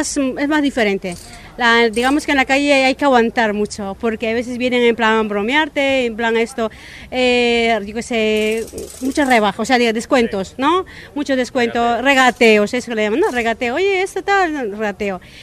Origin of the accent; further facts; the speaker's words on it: Peru; Yo soy peruana